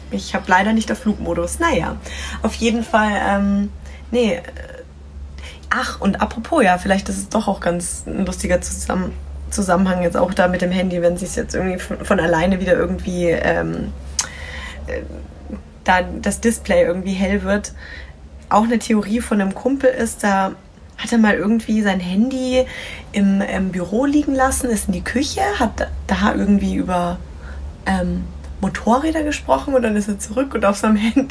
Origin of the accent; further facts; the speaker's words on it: Nuremberg, Bavaria, Germany; Meine ich aus Nürnberg.